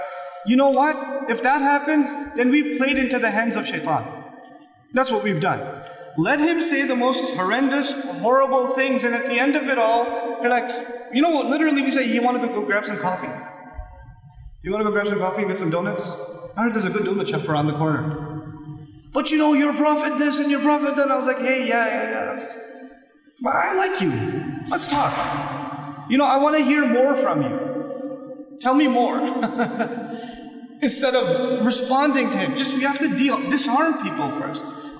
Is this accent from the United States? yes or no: yes; United States; I know you're not used to that, but I'm from America.